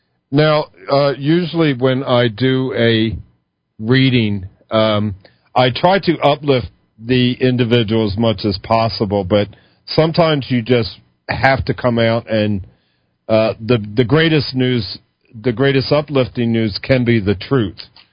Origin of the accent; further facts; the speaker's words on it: Philadelphia, Pennsylvania, United States; moved away; Well, I'm from Philly.